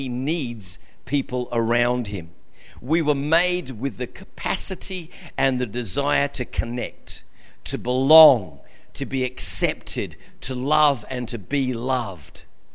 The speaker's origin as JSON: {"language": "English", "town": "Christie's Beach", "region": "South Australia", "country": "Australia", "tie": "born or raised there", "said": "I mean, I remember growing up in Christie's Beach, and everyone in the street knew everybody."}